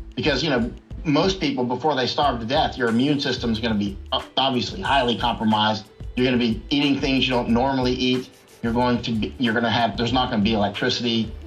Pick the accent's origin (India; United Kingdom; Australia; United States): United States; Winter Haven, Florida; So I grew up in Winter Haven, Florida.